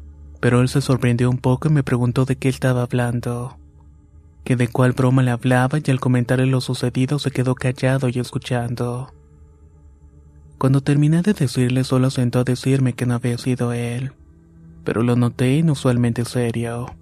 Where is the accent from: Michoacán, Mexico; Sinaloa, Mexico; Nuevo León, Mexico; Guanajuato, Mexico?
Guanajuato, Mexico; Uriangato; now in Chicago, United States; Soy originario de Uringato, Guanajuato, pero hace más de 15 años que radico en Chicago, Illinois.